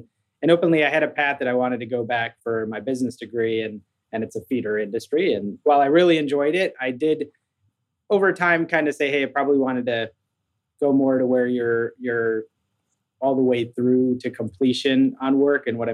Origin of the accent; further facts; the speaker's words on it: Midwest, United States; You know, just going back a little bit, I grew up in the Midwest.